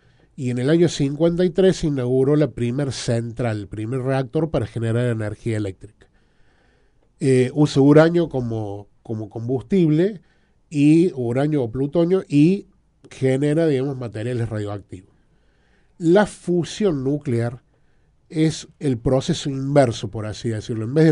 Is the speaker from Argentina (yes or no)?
yes; Argentina